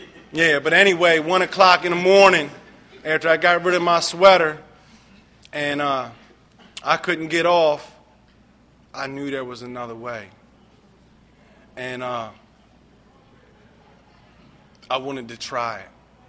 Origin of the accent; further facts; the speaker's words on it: Baltimore, Maryland, United States; I grew up in Southwest Baltimore. I was a quiet little kid. I grew up on Pratt and Addison Alley. I grew up in a highly infested drug environment